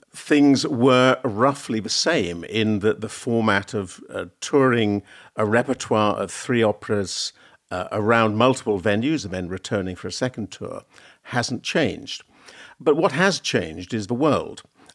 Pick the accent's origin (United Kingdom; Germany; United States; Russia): United Kingdom; England; Yes, I mean, I'm very English with a bit of Scottish and a bit of Irish as well.